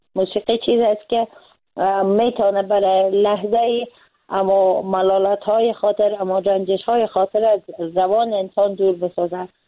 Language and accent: Persian; Afghanistan; به عنوان یک انسان، به عنوان یک مسلمان به عنوان یک فعال اجتماعی و به عنوان یک افغان